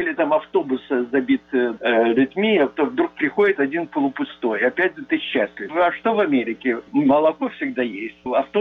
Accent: Odesa, Odesa Oblast, Ukraine; у вас какой-то акцент. Откуда вы? Я говорю, из Одессы.

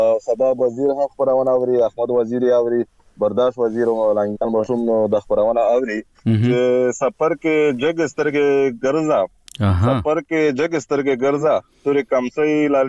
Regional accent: Khyber Pakhtunkhwa, Pakistan; now in Bannu, Pakistan; زه خو خپل د شمالي وزیرستان شوې تحصیل سره تعلق لرم بل حال بنو کې اوسېږم

